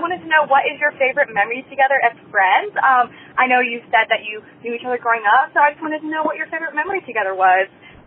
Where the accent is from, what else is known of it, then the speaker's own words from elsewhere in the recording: Washington, District of Columbia, United States; I'm from the Washington, D.C. area.